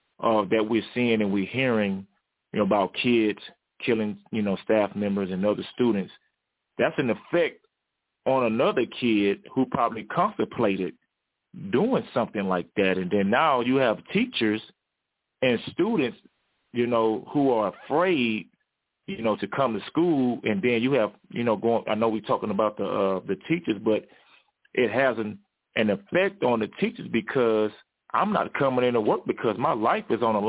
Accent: Hitchcock, Texas, United States; now in Houston, United States; Of course, I'm out here in Houston, Texas. I'm not too far. Where I'm from Hitchcock, Texas.

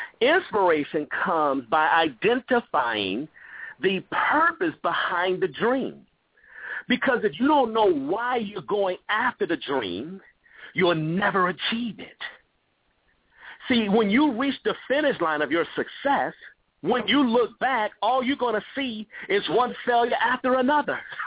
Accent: Gary, Indiana, United States; also born or lived in Chicago; I was born and raised in Gary, Indiana

